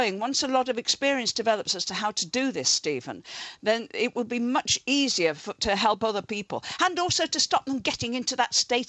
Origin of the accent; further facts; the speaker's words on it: Liverpool, North West England, United Kingdom; I grew up in Liverpool in the 1940s, 1950s.